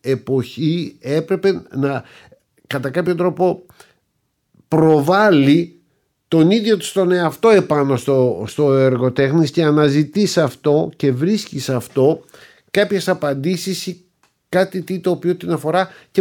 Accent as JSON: {"language": "Greek", "region": "Peloponnese", "country": "Greece", "tie": "born there", "said": "Έλληνας, που γεννήθηκα στην Πελοπόννησο, που σπούδασα στην Αθήνα, που μιλάω την ελληνική γλώσσα, η οποία ήταν και η μόνη γλώσσα που ήξερα και μίλαγα, και τότε μάθαινα και γαλλικά."}